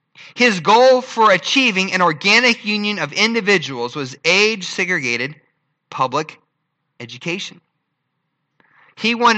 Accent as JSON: {"language": "English", "town": "Erie", "region": "Pennsylvania", "country": "United States", "tie": "born or raised there", "said": "I remember I didn't grow up in Philadelphia. Spending time in Philadelphia. I grew up in Erie, Pennsylvania."}